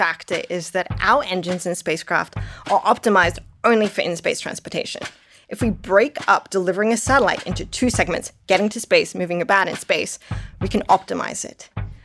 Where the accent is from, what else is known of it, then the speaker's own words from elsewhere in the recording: Australia; now in Denver, United States; I'm Australian living in Denver